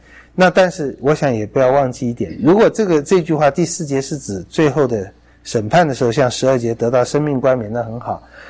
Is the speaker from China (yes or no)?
yes; China; 很多人我们中国人的忍耐，或者我们有时候所谓基督徒美德忍耐，就刚好相反了